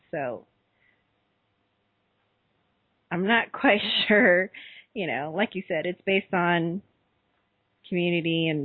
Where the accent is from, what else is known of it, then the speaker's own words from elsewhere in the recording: the South, United States; He's like, well, I'm from the South. I was like, I am too.